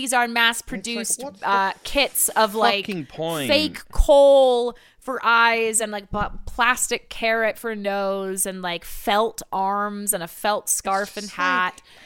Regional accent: California, United States; I mean, growing up in California, didn't really have it, right?

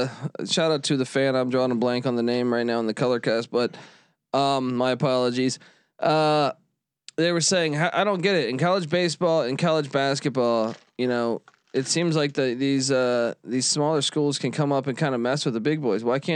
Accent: East Coast, United States; As a kid growing up in the East Coast, I know 100%.

